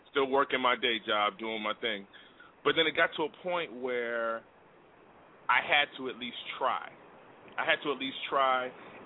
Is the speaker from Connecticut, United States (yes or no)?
no; Miami, Florida, United States; being that I grew up in Miami, Florida